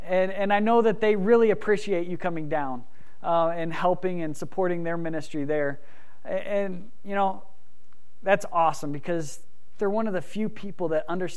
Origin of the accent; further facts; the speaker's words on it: United States; That yes, we are from the United States, and yes, we have been approved by the Costa Rican government to be here, but we're still not permanent.